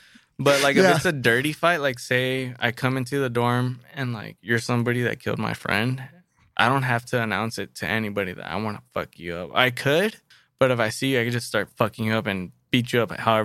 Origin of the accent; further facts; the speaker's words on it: Paramount, California, United States; Like we're all from South LA. Like our hoods are right next to each other. Awesome. So we're cool. Like he's from Linwood. I'm from Paramount.